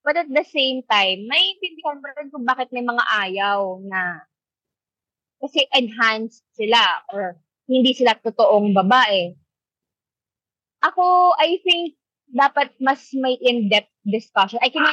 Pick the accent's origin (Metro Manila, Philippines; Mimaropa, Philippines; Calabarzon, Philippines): Calabarzon, Philippines; But taga Cavite ako, so ipapakita ko kung ano meron ng Cavite.